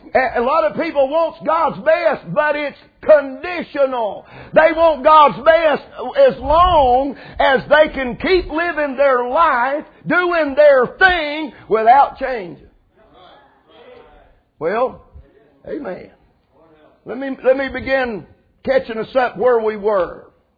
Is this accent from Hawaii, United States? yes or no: no; Rogersville, Tennessee, United States; And they say, well, preacher, where are you from? I said, I'm Rogersville, Tennessee. And here comes the question. Where's that at?